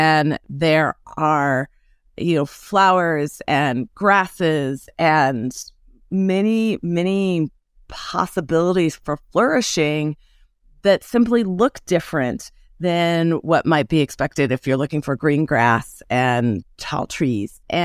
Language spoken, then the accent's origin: English; California, United States; also born or lived in Colorado; I think I also am a child of the American West. I was born in Colorado, raised in California, and I love this landscape.